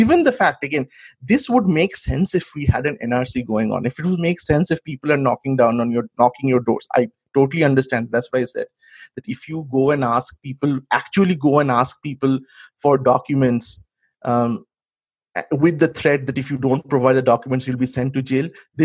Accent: West Bengal, India; I grew up in Bengal where they would fight all the time.

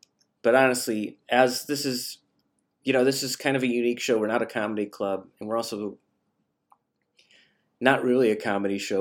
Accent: Cleveland, Ohio, United States; now in Louisville, United States; As somebody who I moved here years ago from Cleveland, Ohio, kind of the same region, not really, but a little bit.

